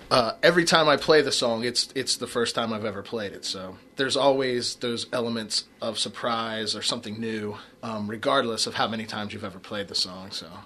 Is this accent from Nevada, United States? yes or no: no; Ohio, United States; Well, I think we're fortunate being from Ohio with that encapsulated. Anywhere I've ever been, people are like, oh, you're from Ohio, you know, King Records